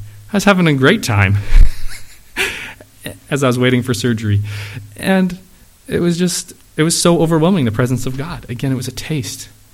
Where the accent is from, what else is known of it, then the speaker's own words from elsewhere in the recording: Vancouver, British Columbia, Canada; Growing up in Vancouver, I experienced people who were homeless a lot of the time.